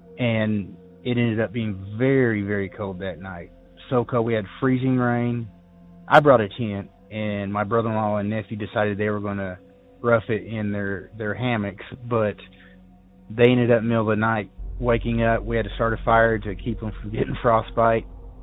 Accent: Arkansas, United States; I've always been an outdoors person. I grew up in the woods. I grew up in the Ozark Mountains of Arkansas.

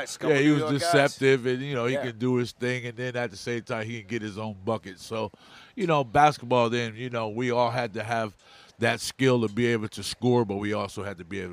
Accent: Connecticut, United States; I was raised in Connecticut, so I'm a Walt Frazier fan.

